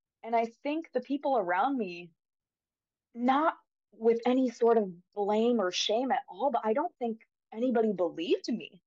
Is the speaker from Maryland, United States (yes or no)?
no; Denver, Colorado, United States; I was also at school at the Community College of Denver, because I grew up in Denver.